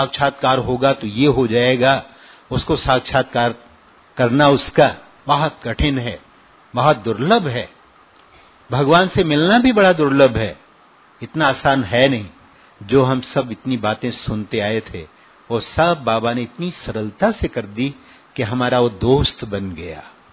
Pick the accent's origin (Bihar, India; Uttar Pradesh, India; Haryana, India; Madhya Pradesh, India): Uttar Pradesh, India; Sultanpur; आपके पड़ोस का ही हूँ, सुल्तानपुर से हूँ